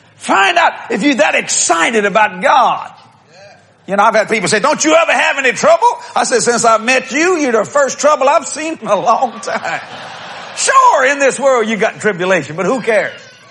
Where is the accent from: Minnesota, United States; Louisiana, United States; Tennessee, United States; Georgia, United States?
Louisiana, United States; New Orleans; I mean, we're from New Orleans, Louisiana, years ago.